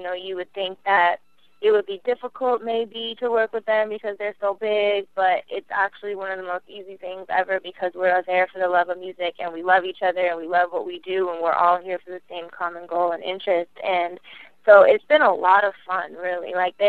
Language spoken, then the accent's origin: English; Seattle, Washington, United States; because, you know, I'm from Seattle, of course, I'm a Seahawks fan